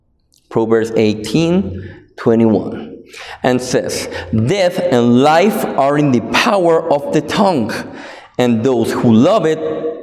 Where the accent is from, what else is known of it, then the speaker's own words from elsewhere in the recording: Guatemala City, Guatemala Department, Guatemala; first language Spanish; English is a second language; As you know, I'm from Guatemala City, and my main language or my native language is Spanish, Español, right?